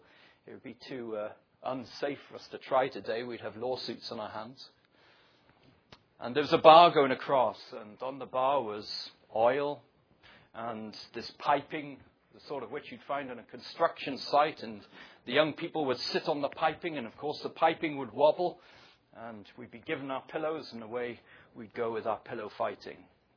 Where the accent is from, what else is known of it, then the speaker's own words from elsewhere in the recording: Wales, United Kingdom; I remember growing up in Wales